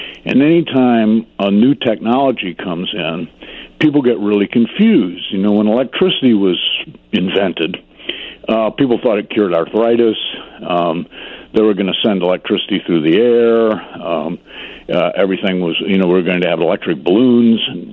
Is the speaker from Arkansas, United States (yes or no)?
no; Toledo, Ohio, United States; I grew up in Toledo, Ohio, and I grew up, you know, in a city neighborhood.